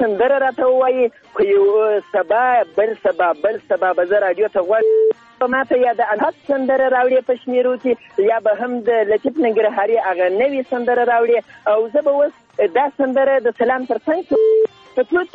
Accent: Zabul, Afghanistan; now in Ghazni, Afghanistan; په زابل کې نه زه اصلا د زابل اوسیدونکی یم.

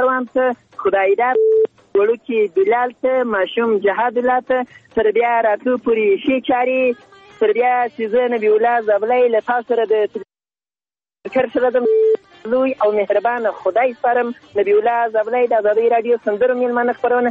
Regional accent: Zabul, Afghanistan; now in Ghazni, Afghanistan; په زابل کې نه زه اصلا د زابل اوسیدونکی یم.

